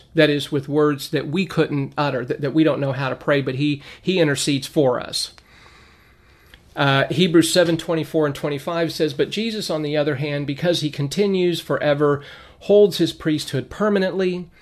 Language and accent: English; Lancaster, California, United States; And when I was a little boy growing up in Lancaster, California, back in the 70s, that was a long time ago